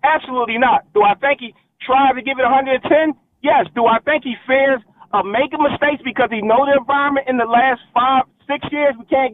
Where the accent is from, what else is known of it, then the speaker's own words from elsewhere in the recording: Philadelphia, Pennsylvania, United States; now in Maryland, United States; I live in Maryland, but I'm from Philadelphia.